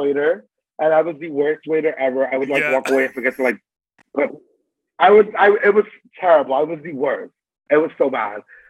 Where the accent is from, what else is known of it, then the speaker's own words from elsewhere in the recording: Bronx, New York, United States; Coming from being born and raised in the Bronx